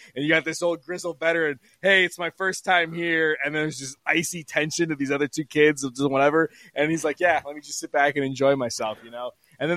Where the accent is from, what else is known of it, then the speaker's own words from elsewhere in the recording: England, United Kingdom; growing up in England, it's probably two things